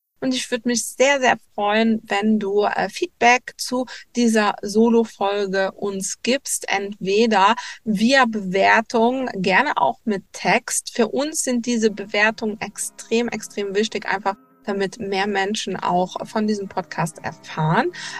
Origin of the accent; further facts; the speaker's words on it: Luxembourg; now in Germany; Ich bin Luxemburgerin und werde hoffentlich bald auch zurückziehen.